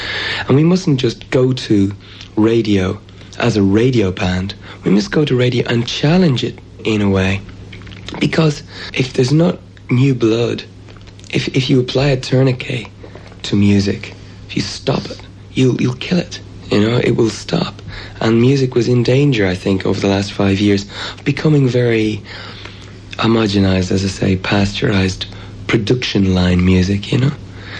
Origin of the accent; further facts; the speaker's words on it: Ireland; Just the way people are. We're Irish. I mean, Irishmen can't be serious for very long, you know?